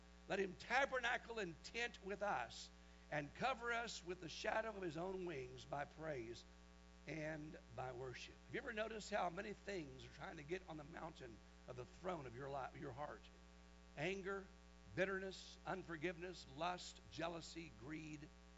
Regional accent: Kansas, United States; the church I was raised in back in Kansas was a full gospel, spirit-filled church, but very, very conservative

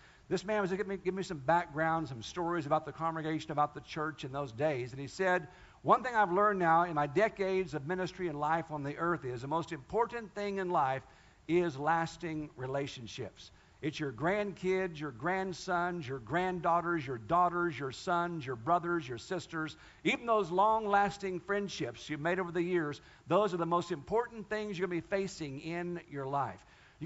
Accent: Kansas, United States; The church I was raised in Kansas called Faith Chapel

